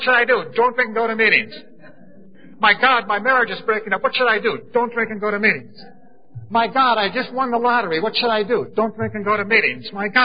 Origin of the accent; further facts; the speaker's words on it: Boston, Massachusetts, United States; accent: Boston; I was brought up in Boston. I hope you'll forgive my accent. My A vocabulary is Boston, general accent.